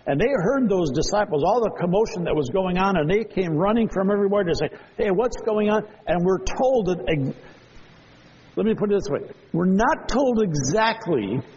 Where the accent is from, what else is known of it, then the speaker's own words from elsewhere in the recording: St. Paul, Minnesota, United States; I grew up in the Catholic ghetto on the east side of St. Paul. My family was the only Protestants of all these families.